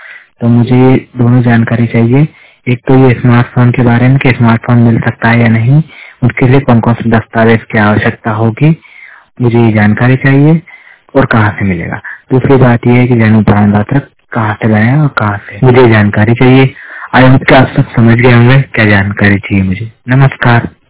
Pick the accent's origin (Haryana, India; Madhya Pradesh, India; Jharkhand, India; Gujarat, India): Madhya Pradesh, India; Shujalpur; मैं मध्य प्रदेश के सुजालपुर क्षेत्र का रहने वाला हूँ।